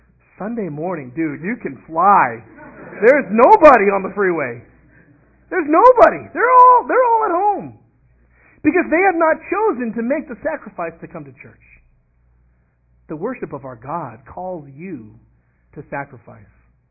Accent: Los Angeles, California, United States; moved away; I'm from Los Angeles originally.

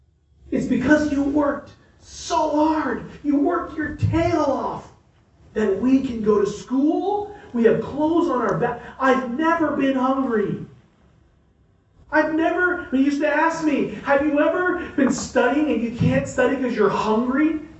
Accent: Los Angeles, California, United States; I was just new to the Bay Area. I grew up in Los Angeles. I was a freshman in Berkeley.

